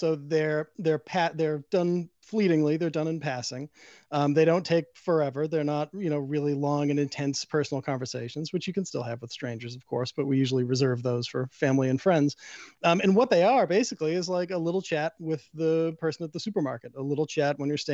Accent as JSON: {"language": "English", "town": "Boston", "region": "Massachusetts", "country": "United States", "tie": "born or raised there", "said": "We grew up in Boston, like I said, and they were both unabashed about it"}